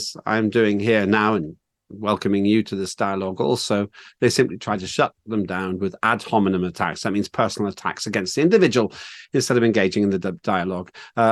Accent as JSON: {"language": "English", "region": "Northern Ireland", "country": "United Kingdom", "tie": "born or raised there", "said": "you live where I grew up in Northern Ireland. And you probably can't hear my accent so much because you're surrounded by people with much stronger accents. I miss Northern Ireland."}